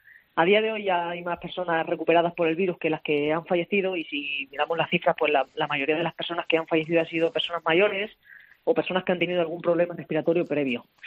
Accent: Puertollano, Castilla-La Mancha, Spain; En mi caso, yo soy de Ciudad Real, de Puerto Llano.

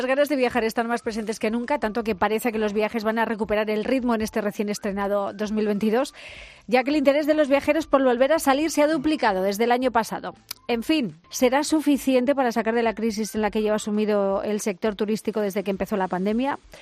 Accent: Castilla-La Mancha, Spain; precisamente espacio es lo que nos sobra en mi tierra

